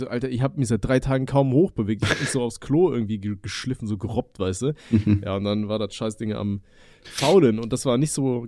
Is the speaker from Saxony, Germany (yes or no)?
no; Aachen, North Rhine-Westphalia, Germany; Ich komme ja aus NRW, also aus Aachen ursprünglich. Da wurdest du ja von Kind auf, wurde es mit so Karnevalsmucke und so weiter zugeballert